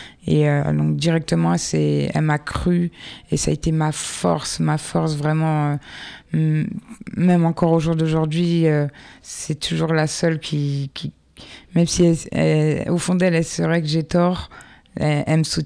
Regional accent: Brittany, France; donc j'ai 31 ans, je viens de Bretagne

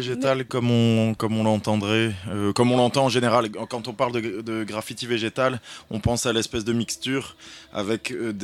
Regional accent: Roubaix, Hauts-de-France, France; qui travaille par exemple en lien avec la métropole européenne de Lille, vu que je suis de Roubaix

